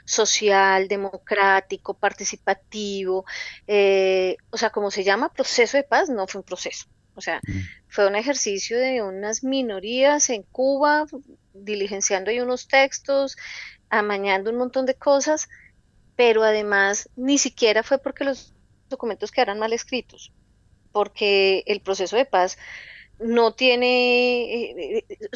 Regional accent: Colombia; no logramos vernos como colombianos.

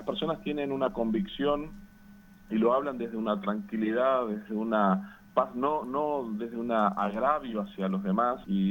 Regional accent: Argentina; los valores propios que hemos tenido siempre como ciudadanos argentinos.

